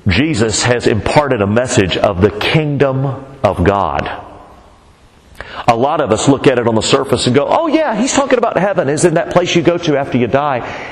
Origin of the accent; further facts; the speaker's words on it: Austin, Texas, United States; Growing up in Texas, you grow up an avid football fan down in Austin